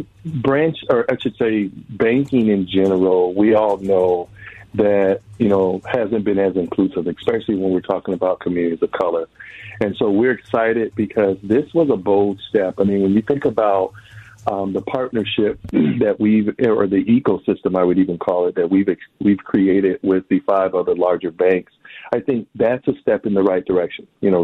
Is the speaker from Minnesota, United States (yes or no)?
yes; Twin Cities, Minnesota, United States; I grew up here in the Twin Cities. And so to be a part of this, to bring a branch bank and resources to specifically the community that I grew up